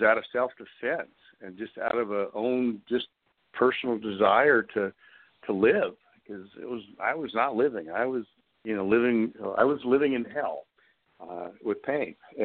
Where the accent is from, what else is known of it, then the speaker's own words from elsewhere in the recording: Texas, United States; I grew up in Texas and we like to mix it up, brawl